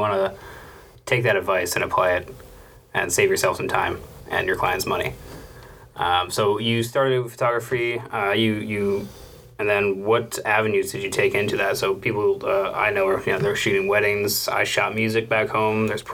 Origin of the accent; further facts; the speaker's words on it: Ontario, Canada; We're both from Ontario.